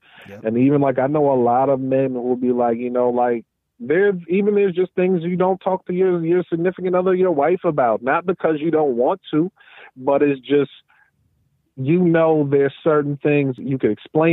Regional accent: New York, United States; even though I'm a New Yorker all my life, like, I don't know a dad in Staten Island.

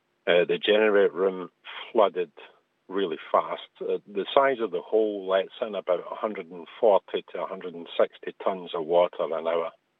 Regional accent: Glasgow, Scotland, United Kingdom; now in Worcestershire, United Kingdom; 48 years old. I stay in Worcestershire now, but I come from Glasgow.

